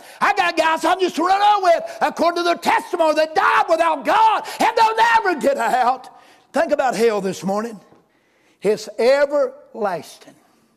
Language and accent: English; North Carolina, United States; I'm from Wilkes County, and boy, that crowd I'm used to run